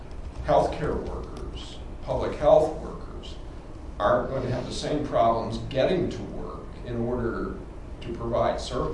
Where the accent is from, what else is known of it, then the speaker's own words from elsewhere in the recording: Florida, United States; But I came from Florida, and before there was Katrina, there was Hurricane Andrew.